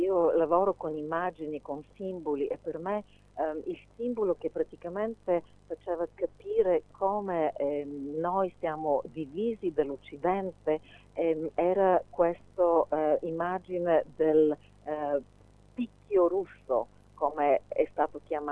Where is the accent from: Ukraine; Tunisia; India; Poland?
Ukraine; Italian is a second language; la mia emozione di uno che è nato e cresciuto in Ucraina